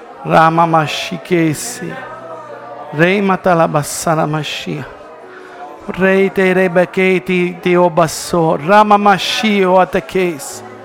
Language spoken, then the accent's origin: Italian; Cosenza, Calabria, Italy; anche se me ne vado a Cosenza, al mio paese, mi affaccio e vedo le montagne della Sila, belle, con tutto quel verde lì.